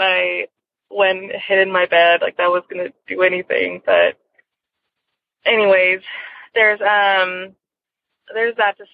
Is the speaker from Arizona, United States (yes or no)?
no; California, United States; I am from California.